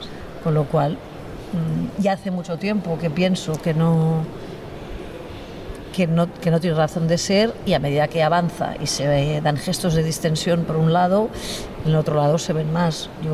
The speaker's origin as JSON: {"language": "Spanish", "region": "Catalonia", "country": "Spain", "said": "Yo voy a decir que no soy vasca, que soy catalana."}